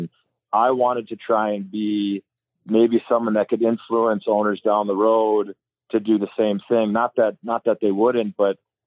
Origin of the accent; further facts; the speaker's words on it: Bloomington, Minnesota, United States; So I grew up in Minnesota. I went to Canterbury Park a couple times, which is only probably 5-10 miles from where I grew up in Bloomington, Minnesota.